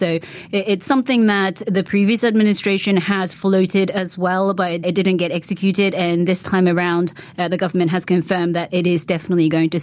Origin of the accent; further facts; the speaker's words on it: Japan; where I grew up in Japan, you can see junk food as throughout the day, and there's no rules or regulations.